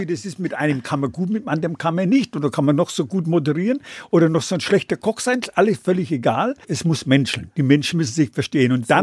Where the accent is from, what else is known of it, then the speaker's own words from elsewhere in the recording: Bavaria, Germany; Weil er ist ja Mittelfranke und ich bin ja Oberfranke.